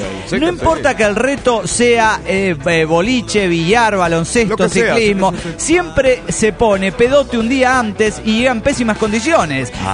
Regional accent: Monterrey, Nuevo León, Mexico; de Monterrey, Nuevo León, México.

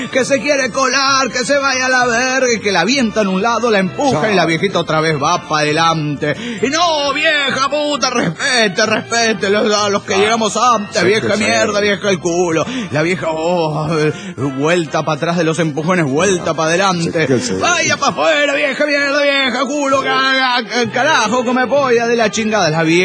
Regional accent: Guatemala; Hola, ¿cómo están? … de Guatemala.

